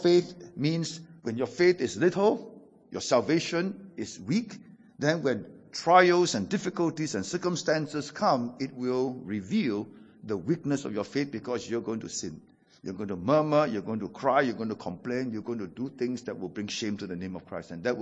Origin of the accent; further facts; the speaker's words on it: Singapore; Because I'm Singaporean Chinese. Maybe Aussie Chinese are a little bit more, you know, westernized than us. I'm more Chinese.